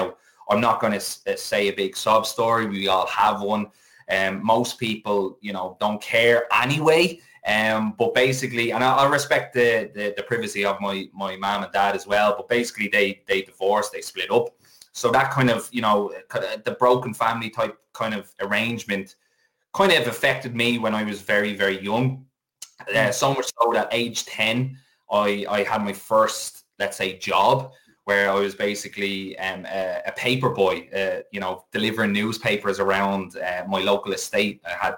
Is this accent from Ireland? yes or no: yes; Kildare, Ireland; accent: a little bit of Dublin twang; But I'm a Kildare man. North Kildare, there's a big difference between North Kildare and South Kildare. But I've pretty much lived my whole life growing up in Kildare. And you know, yeah, I went to college in Dublin.